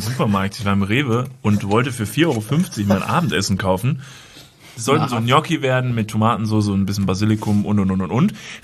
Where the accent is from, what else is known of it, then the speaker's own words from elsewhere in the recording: Germany; aber da ist man natürlich als Deutscher, der in so einem Luxusland lebt